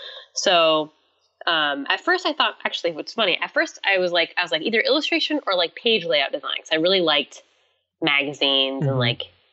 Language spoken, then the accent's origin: English; Visalia, California, United States; growing up in Visalia, in the Central Valley, there's, like, not a lot that's close by.